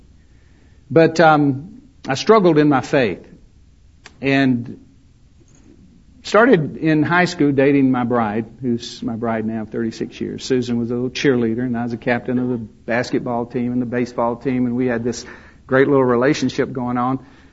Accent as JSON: {"language": "English", "region": "Alabama", "country": "United States", "tie": "born or raised there", "said": "growing up in Alabama, grew up in a home with an older brother, mom and dad. Dad worked for the Alabama Power Company."}